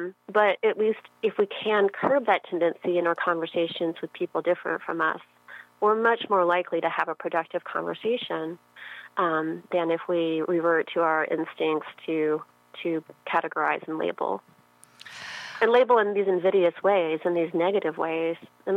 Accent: Memphis, Tennessee, United States; Now, that's actually dissolved since I grew up in Memphis. And now the schools are once again very racially segregated.

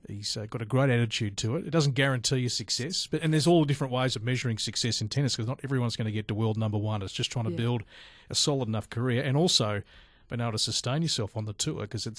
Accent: Australia; As Australian sports fans, we just want our sports people just to compete and give their all

